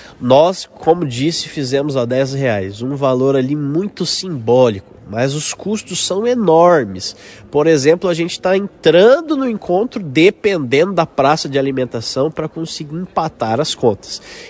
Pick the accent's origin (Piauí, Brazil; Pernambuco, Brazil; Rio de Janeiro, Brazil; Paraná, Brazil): Paraná, Brazil; Londrina; Eu sou da região também, sou de Londrina